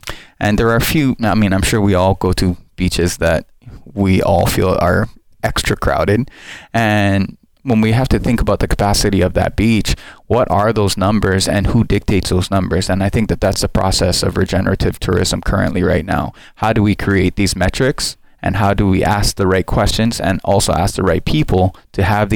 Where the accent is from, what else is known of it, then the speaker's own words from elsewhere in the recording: Hawaii, United States; And so I said, Hawaii.